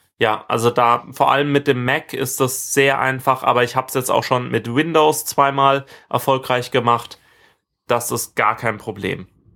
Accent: Rhineland-Palatinate, Germany; dass es jetzt Freifunk Weinstraße gibt in meiner Heimat

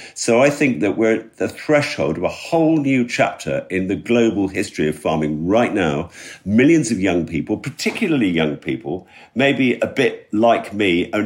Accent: London, United Kingdom; now in Wales; I was born in 1950. And I was, as most of us are these days, an urban dweller. I grew up in London.

